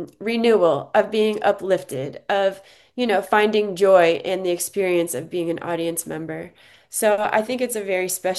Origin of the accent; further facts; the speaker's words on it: Maryland, United States; I'm from the Maryland area. We would go to the Kennedy Center every year to see Ailey as young kids.